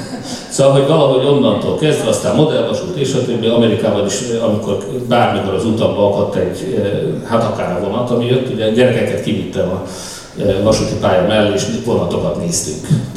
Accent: Hungary; És hát rögtön elmondtam, hogy én magyar vagyok, és mennyire szeretjük a lengyeleket.

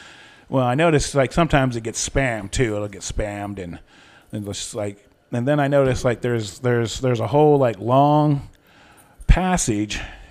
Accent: New York City, New York, United States; Hey, I'm from New York City.

